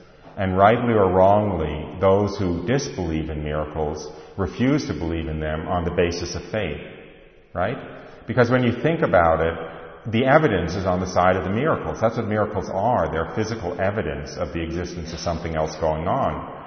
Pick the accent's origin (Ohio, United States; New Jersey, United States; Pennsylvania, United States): New Jersey, United States; Englewood; born there; I was born in Englewood, New Jersey, right across the George Washington Bridge.